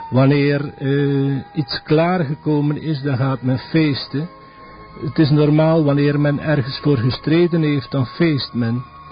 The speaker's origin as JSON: {"language": "Dutch", "town": "Maldegem", "region": "Flanders", "country": "Belgium", "tie": "born or raised there"}